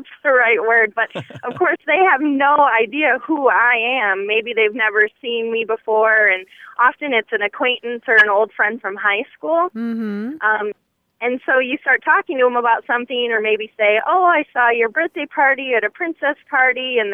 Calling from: Michigan, United States; I'm calling from Michigan.

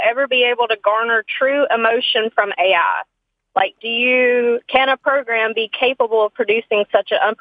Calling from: Winston, North Carolina, United States; Hi, I'm calling from Winston, North Carolina.

